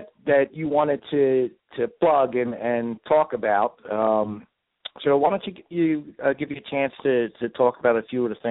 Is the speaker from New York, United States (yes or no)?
no; New Jersey, United States; also born or lived in Los Angeles; I grew up in South Jersey, and my family had immigrated here from Italy, you know, back in the early 1900s. So my family actually has a big history here in the Philadelphia area.